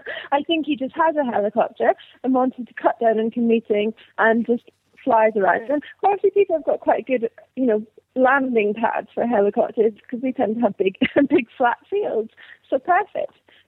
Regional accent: Scotland, United Kingdom; I grew up in Scotland.

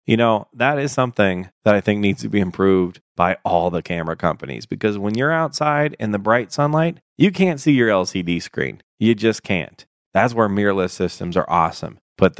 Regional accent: Chicago, Illinois, United States; he serves the people of Chicago, my hometown.

